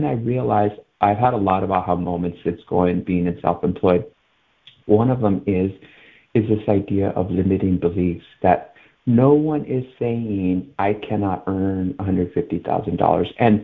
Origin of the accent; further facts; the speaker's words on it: Los Angeles, California, United States; I grew up in Bull Heights, and that is directly east of LA.